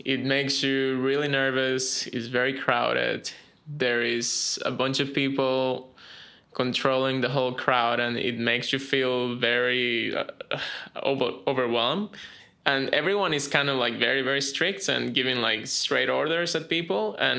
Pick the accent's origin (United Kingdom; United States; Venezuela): Venezuela; English is a second language; moved away as an adult; now in Melbourne, Australia; I am from Venezuela and I've been living in Australia for about 10 years.